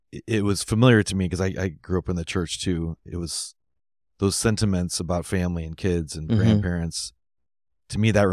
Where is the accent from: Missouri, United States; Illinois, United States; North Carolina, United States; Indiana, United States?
Missouri, United States; So I grew up in Missouri.